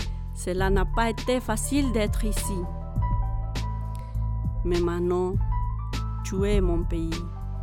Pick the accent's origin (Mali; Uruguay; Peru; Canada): Peru; Cusco; now in Belgium; J'aime le pays où je suis née. J'ai vécu toute mon enfance là-bas, à Cusco, ma ville bien-aimée. Pérou, c'est un pays de rêves, d'histoire, de tradition.